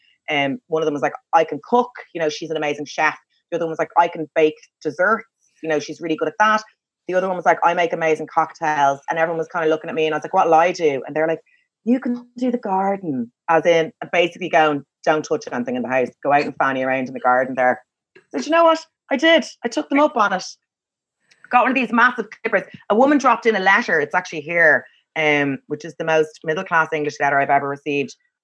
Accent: Ireland; I'm Irish, so I'm like

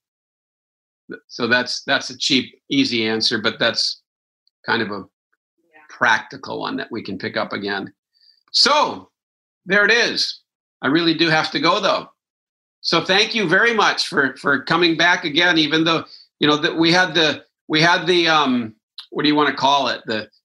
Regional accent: Wisconsin, United States; Now, I'm from Wisconsin, so I get it. I mean, I'm a farmer at heart

